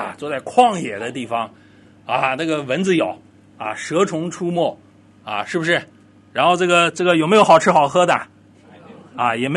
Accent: Nanjing, Jiangsu, China; 像我们南京人提到日本人的时候，我们日本鬼子，对吧？

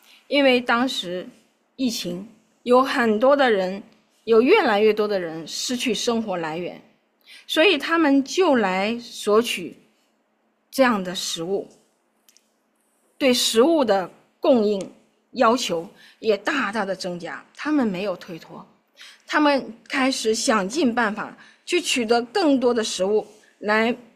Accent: China; 直到今天，其实我们这些后世的中国人仍然享受着他们带来的恩惠

